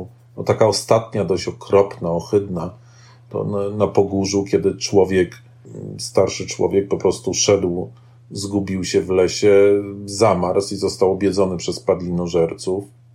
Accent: Warsaw, Masovian Voivodeship, Poland; Jestem warszawiakiem, jestem człowiekiem, który wychował się na Londonie, na Curwoodzie

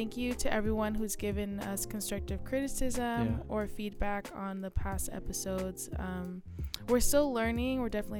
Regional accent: California, United States; Maybe because I'm from California or very sheltered here in the Inland Empire

